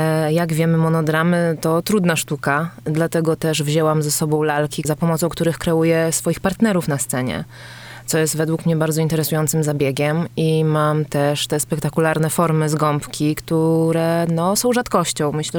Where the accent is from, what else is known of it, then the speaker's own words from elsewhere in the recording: Olsztyn, Warmian-Masurian Voivodeship, Poland; Ja pochodzę z Olsztyna